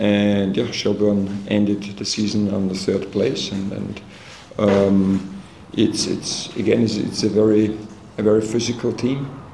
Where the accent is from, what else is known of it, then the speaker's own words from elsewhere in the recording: Austria; English is a second language; I'm coming from Austria, and in Austria we had one team playing the qualification in the Conference League